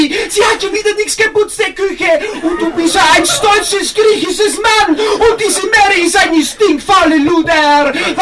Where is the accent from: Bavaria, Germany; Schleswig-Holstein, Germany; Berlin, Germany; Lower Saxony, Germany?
Bavaria, Germany; Regensburg; Also ich komme aus Regensburg, da gibt es auch einen Slam, übrigens auch nächste Woche.